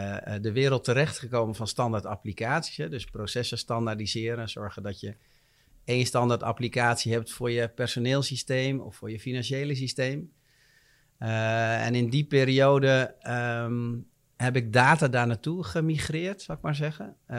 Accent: Castricum, North Holland, Netherlands; Ik kom uit Castricum. Ik ben getrouwd en heb 2 kinderen.

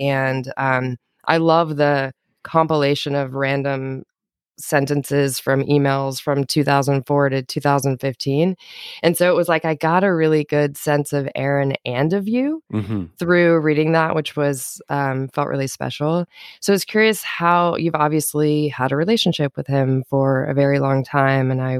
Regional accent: Richmond, Virginia, United States; I grew up in Richmond, Virginia, and lived there my whole life

